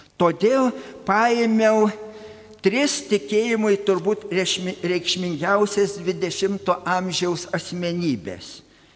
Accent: Aukštaitija, Lithuania; O aš pasakysiu, mes aukštaičiai ypač minime Dievo tarną Alfonsą Lipniūną.

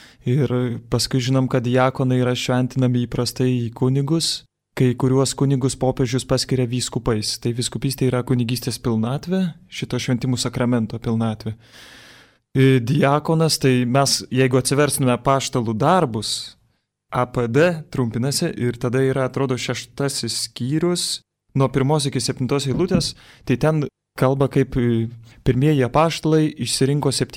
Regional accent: Vilnius, Vilnius County, Lithuania; Ir, na ką, esu vilnietis.

